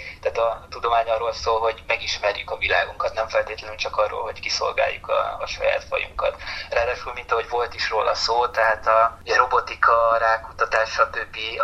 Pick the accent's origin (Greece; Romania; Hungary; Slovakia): Hungary; Veszprém, Veszprém County; Én egyébként veszprémi vagyok, úgyhogy azért viszonylag közelebb áll a szívemhez a Balatonfelvidék